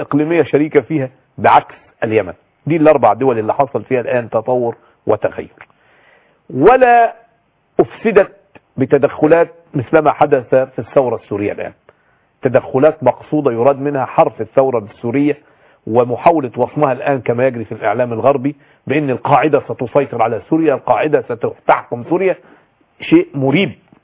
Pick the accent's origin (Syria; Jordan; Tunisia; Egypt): Egypt; أننا كمصريين